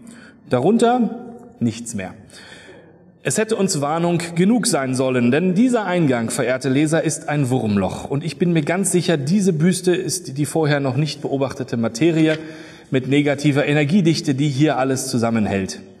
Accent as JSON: {"language": "German", "region": "Berlin", "country": "Germany", "tie": "born or raised there", "also_born_or_lived": "Brussels / Cologne / Aachen / Frankfurt", "said": "Ich bin aus Berlin, bin hier geboren und groß geworden oder am Rand von Berlin, allerdings sehr viel unterwegs gewesen, viele Jahre nicht in Berlin gelebt, in Brüssel studiert, in Köln gewesen, Aachen, Frankfurt"}